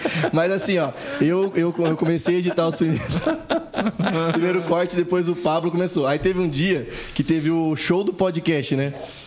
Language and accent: Portuguese; Presidente Prudente, São Paulo, Brazil; Sou de Presidente Prudente, lá do interior, né?